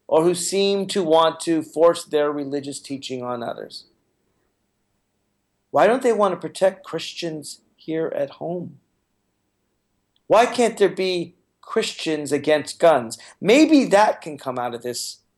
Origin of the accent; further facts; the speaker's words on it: Virginia, United States; God knows I'm going to try in my home state of Virginia.